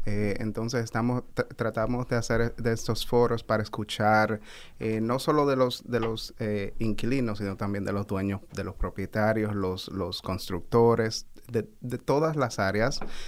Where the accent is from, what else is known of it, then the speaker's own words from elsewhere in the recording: New York, United States; yo, por ejemplo, crecí en el Bronx, luego viví en Harlem.